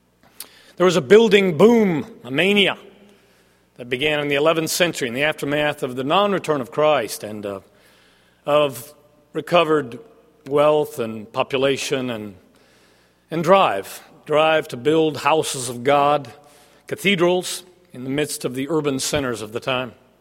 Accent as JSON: {"language": "English", "town": "Florence", "region": "Tuscany", "country": "Italy", "tie": "born or raised there", "said": "I grew up in Florence, Italy, because my parents were missionaries"}